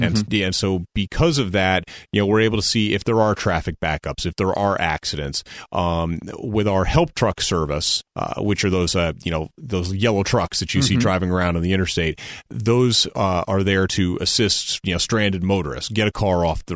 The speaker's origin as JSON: {"language": "English", "town": "Albany", "region": "New York", "country": "United States", "tie": "born or raised there", "said": "I did. I grew up in Albany, New York."}